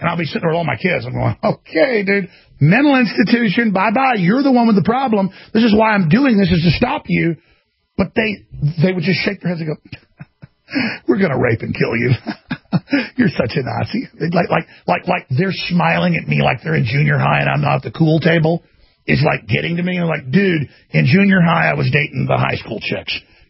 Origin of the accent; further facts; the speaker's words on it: United States; no, I'm an American, not some failed thing from 75 years ago in Germany.